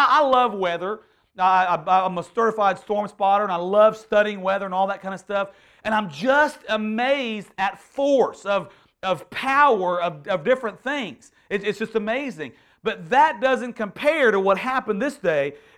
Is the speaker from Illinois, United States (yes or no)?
no; Houston, Texas, United States; I grew up in Northwest Houston